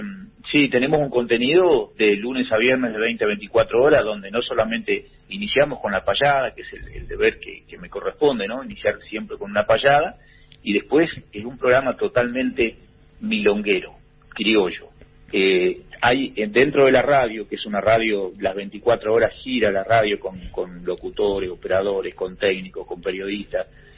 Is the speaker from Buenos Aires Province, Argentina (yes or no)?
yes; Bahía Blanca, Buenos Aires Province, Argentina; born there; yo nací en Bahía Blanca, en las orillas de Bahía Blanca